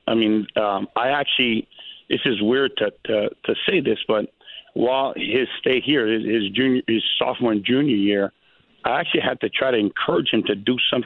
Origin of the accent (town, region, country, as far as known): Hawaii, United States